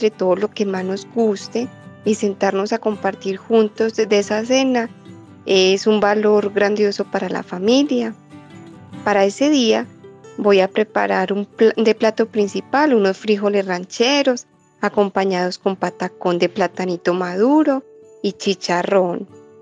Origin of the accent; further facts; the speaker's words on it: Medellín, Antioquia, Colombia; soy de Antioquia, de Medellín.